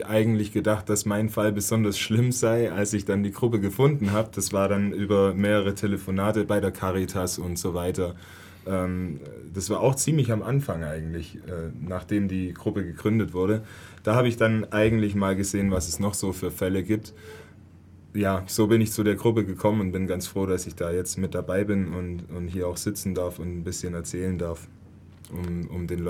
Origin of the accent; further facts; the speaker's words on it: Ulm, Baden-Württemberg, Germany; ich komme aus Ulm